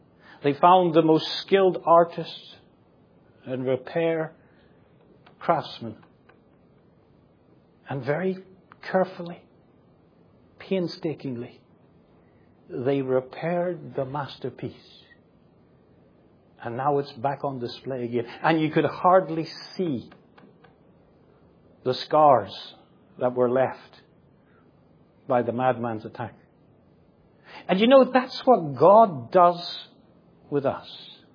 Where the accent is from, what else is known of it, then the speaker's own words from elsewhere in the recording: Ireland; now in Singapore; And all my relatives sent me pictures from Ireland, from my hometown, of the big drop of snow that they had.